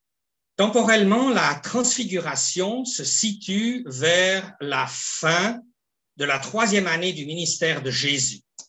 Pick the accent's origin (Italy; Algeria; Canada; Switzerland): Switzerland; Une telle crise, peut-être dans quelques pays en Afrique ou en Chine, mais pas chez nous en Suisse.